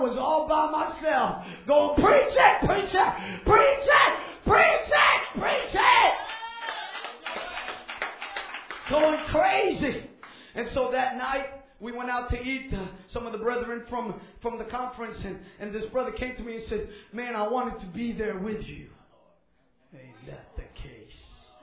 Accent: New York, United States; We came from New York. And then you probably have never seen any New Yorkers like we, but hallelujah.

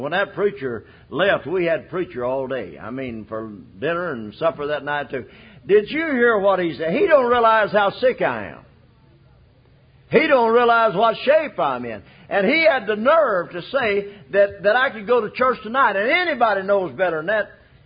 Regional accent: Lesterville, United States; I guess a lot of folks have felt that way about me. I'm from Lesterville. Can anything good come out of Lesterville?

